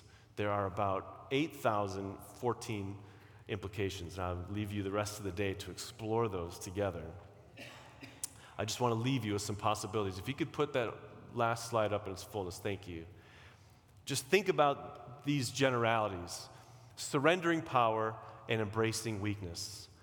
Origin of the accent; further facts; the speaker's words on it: Chicago, Illinois, United States; I grew up evangelical, which in my neighborhood that I grew up in Chicago, there were nothing but Irish Catholics.